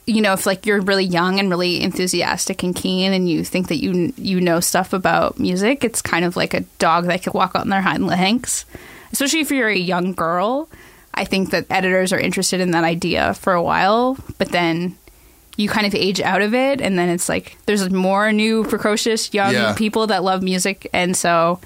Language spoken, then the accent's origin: English; Toronto, Ontario, Canada; born there; Well, Jesse, I was born in St. Michael's Hospital in 1986.